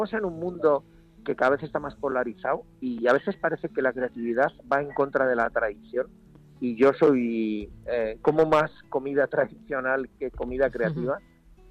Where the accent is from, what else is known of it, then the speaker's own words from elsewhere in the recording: Basque Country, Spain; yo soy vasco, o sea, diré trainera